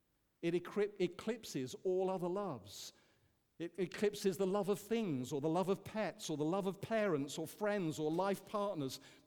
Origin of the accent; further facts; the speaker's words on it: Yorkshire and the Humber, United Kingdom; I'm a Yorkshireman